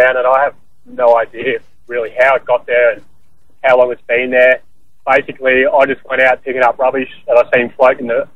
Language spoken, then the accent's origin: English; Barham, New South Wales, Australia; now in Gold Coast, Australia; No, I'm originally from Barham, but I live on the Gold Coast these days, but I'm always back there because all my family's still there.